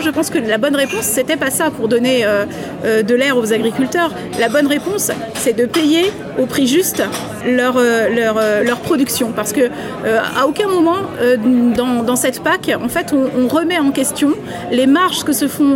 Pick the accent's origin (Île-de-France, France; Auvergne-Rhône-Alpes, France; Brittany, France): Brittany, France; par exemple chez moi en Bretagne, où l'agriculture c'est un poids lourd de l'économie